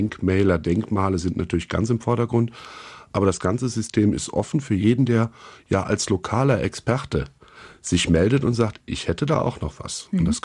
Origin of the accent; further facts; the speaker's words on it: Eifel, Germany; Und zwar, wo ich herkomme, ich komme aus der Eifel, der ist schief wie ein alter Ast.